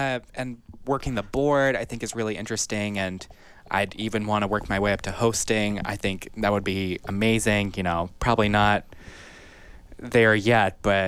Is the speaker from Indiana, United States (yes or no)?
yes; Indiana, United States; Well, I am from Southern Indiana. That's a very large area. I'm actually very close to Louisville, Kentucky.